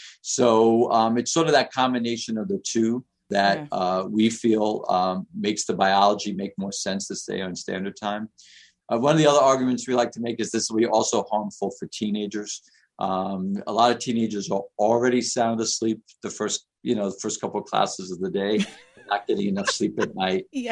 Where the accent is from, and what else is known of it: Queens, New York, United States; born or raised there